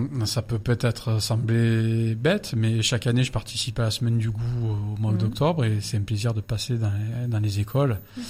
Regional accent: France; quand même on est français, donc on est fiers de notre gastronomie

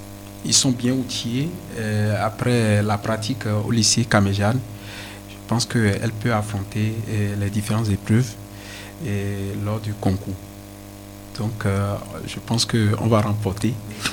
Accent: Benin; now in France; Donc ce n'est pas un truc vraiment développé chez nous au Bénin.

